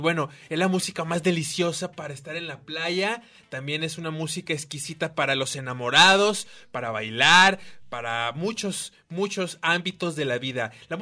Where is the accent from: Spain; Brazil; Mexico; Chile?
Mexico; porque no somos mexiquinos, somos mexicanos.